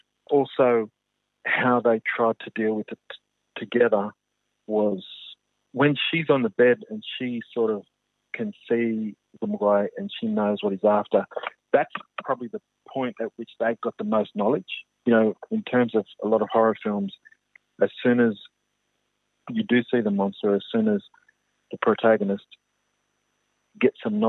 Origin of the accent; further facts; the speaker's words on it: New South Wales, Australia; I'm from East Coast, New South Wales.